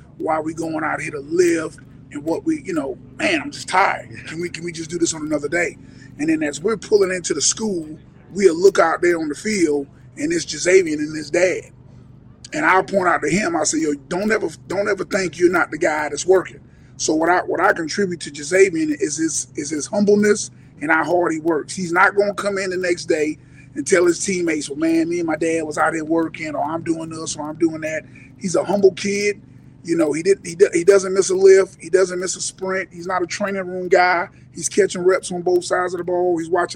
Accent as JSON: {"language": "English", "town": "Sumter", "region": "South Carolina", "country": "United States", "said": "I'm from Sumter, played at Sumter High School, played for Tom Lewis at Sumter."}